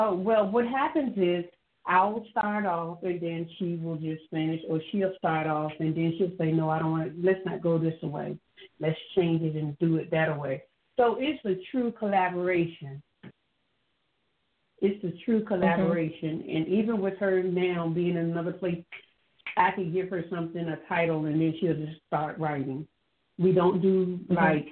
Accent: Virginia, United States; as you stated. I'm from Hampton Roads area.

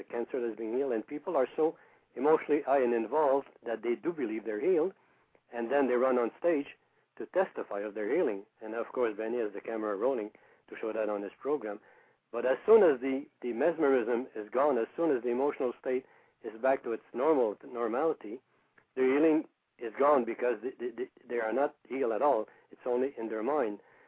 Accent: Quebec, Canada; now in Vancouver, Canada; And since, you know, we are from Quebec, but we didn't feel comfortable to come back to Quebec, and our son had been to Vancouver, we decided we wanted to go to Vancouver.

